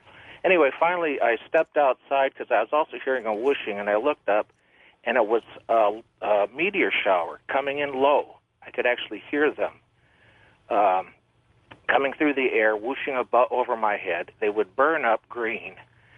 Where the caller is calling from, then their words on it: Phoenix, Arizona, United States; I'm calling from Phoenix.